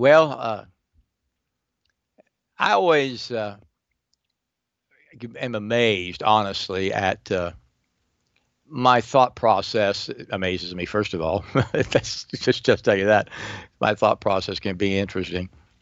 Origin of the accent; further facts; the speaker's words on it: Indiana, United States; born there; I was born in Indiana. I was raised in cold country.